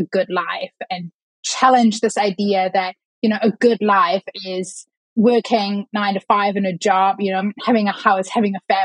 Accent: Germany; now in New Zealand; So I grew up in Germany and I moved to New Zealand 17 years ago now.

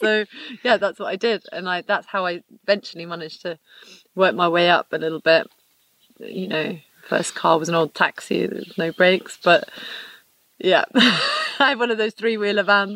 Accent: Cirencester, South West England, United Kingdom; Well, I grew up in Cirencester in the Cotswolds, but my family are from Edinburgh and the Shetland Islands, like a mixture.

